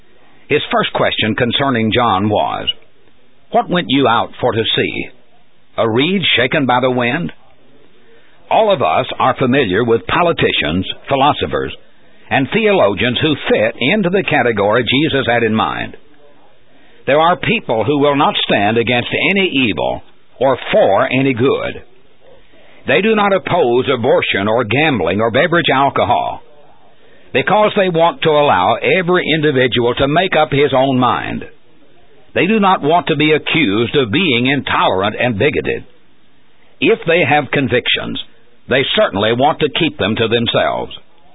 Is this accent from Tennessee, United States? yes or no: yes; Tennessee, United States; When I was a boy growing up in Middle Tennessee, this little jingle was very popular.